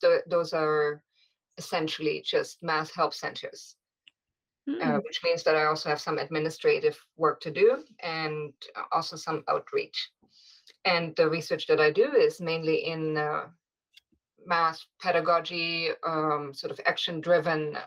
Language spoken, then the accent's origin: English; Germany; moved away as an adult; now in Canada; Well, I grew up in Germany, and after high school, I went to Canada as a nanny, and then I got stuck and immigrated to Canada.